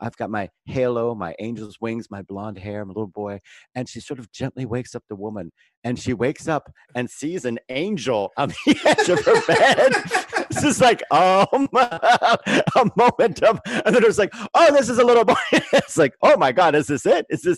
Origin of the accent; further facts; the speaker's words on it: Fort Lauderdale, Florida, United States; also born or lived in Bermuda / Pompano; I was born in Bermuda, and I grew up in Pompano and Fort Lauderdale, Florida.